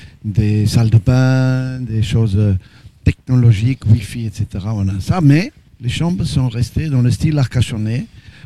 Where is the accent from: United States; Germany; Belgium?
Germany; now in France; Donc je suis fier d'avoir pu conserver en tant qu'Allemand au départ.